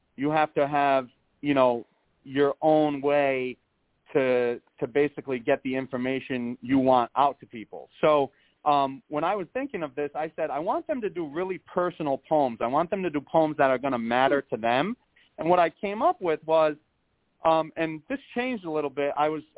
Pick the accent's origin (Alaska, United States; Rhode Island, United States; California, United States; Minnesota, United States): Rhode Island, United States; Cranston; I've taught at Cranston West, but I've also taught in Providence. I've taught middle school, and this is – Cranston West is my favorite, though, because this is where I went to high school as a kid.